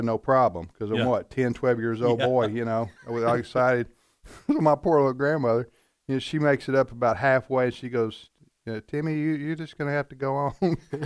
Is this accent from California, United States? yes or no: no; Tupelo, Mississippi, United States; because I grew up in Mississippi, Tupelo, so small town, Mississippi.